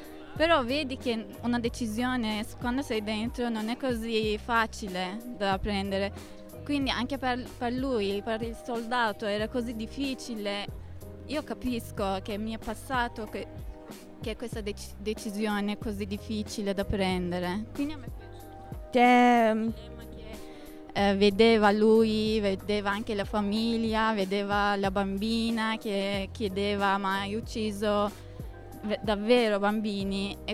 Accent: Turkey; Italian is a second language; No, non sono italiana, sono turca.

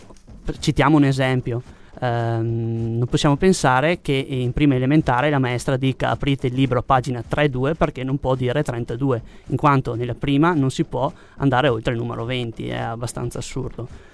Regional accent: Veneto, Italy; first language Venetian dialect; Italian is a second language; Io sono della provincia di Vicenza, Vallagna.

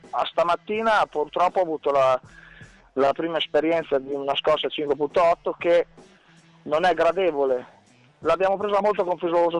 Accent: Sant'Agostino, Emilia-Romagna, Italy; moved away; ho visto il mio comune, il mio paese mezzo crollato lì

